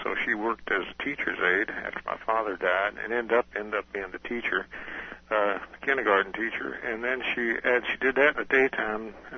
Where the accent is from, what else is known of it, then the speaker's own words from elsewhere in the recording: Jeffersonville, Indiana, United States; I was born in Jeffersonville, Indiana, which is the county seat of Clark County. That's where I live right now.